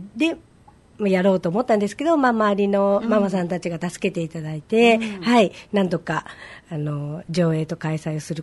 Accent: Toyokawa, Aichi, Japan; born there; now in Kariya, Japan; 刈谷市に住んでおります、はい、生まれは豊川でして、うん、刈谷地流に住んでも20年ぐらい経ちますかね

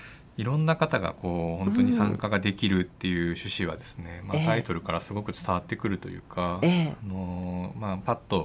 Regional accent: Owariasahi, Aichi, Japan; 私も尾張旭市で生まれて育ってずっと過ごしてますので

